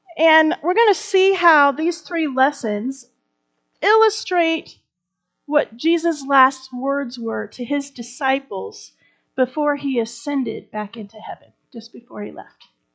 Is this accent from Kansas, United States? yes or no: yes; Kansas, United States; now in Alaska, United States; I'm from Kansas, coming to Alaska. This is like a huge adventure for me.